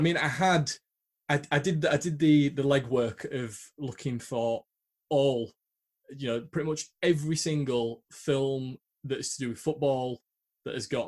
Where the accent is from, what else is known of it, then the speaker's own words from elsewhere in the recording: Yorkshire and the Humber, United Kingdom; because, you know, we're from Yorkshire.